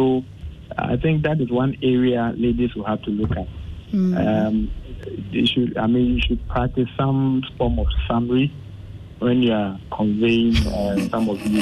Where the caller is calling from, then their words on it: Tema, Greater Accra, Ghana; I'm calling from Tema.